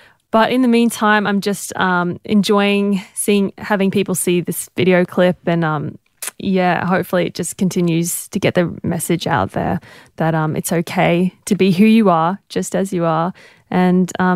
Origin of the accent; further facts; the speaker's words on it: Papua New Guinea; You know, I grew up in Papua New Guinea